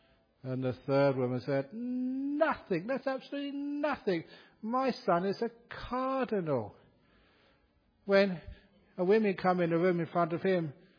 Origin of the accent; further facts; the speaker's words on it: Australia; I said, "Oh, I'm from Australia."